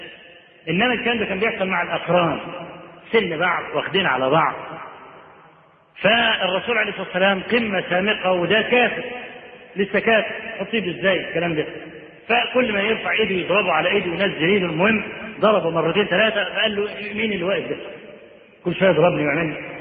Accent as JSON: {"language": "Arabic", "region": "Upper Egypt", "country": "Egypt", "said": "ده احنا عندنا في الصعيد لحد دلوقتي"}